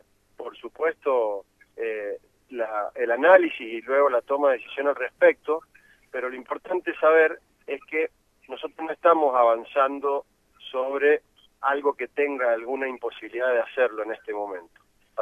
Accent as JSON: {"language": "Spanish", "region": "Mendoza", "country": "Argentina", "said": "es importante tener una mirada como mendocino"}